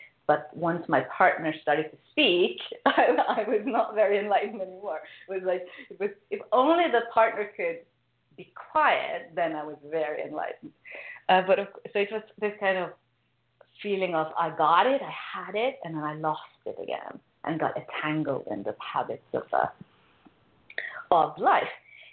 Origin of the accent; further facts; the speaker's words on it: Norway; English is a second language; I grew up in Norway, and I grew up in the 70s